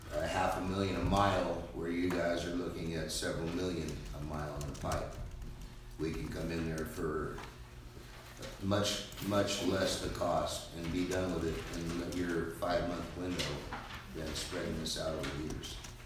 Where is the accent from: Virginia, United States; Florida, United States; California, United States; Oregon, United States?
Oregon, United States; Roseburg; I'm from Roseburg, Oregon.